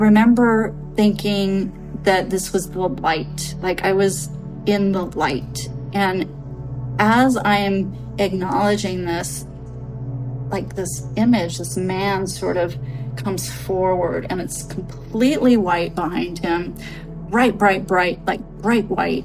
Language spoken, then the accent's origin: English; Redwood City, California, United States; born there; And the reason is because I was born in Redwood City.